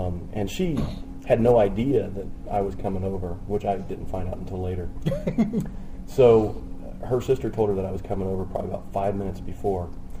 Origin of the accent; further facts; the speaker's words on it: Ohio, United States; Born and raised and hardly ever left. Well, actually, I've left a lot, but in Ohio.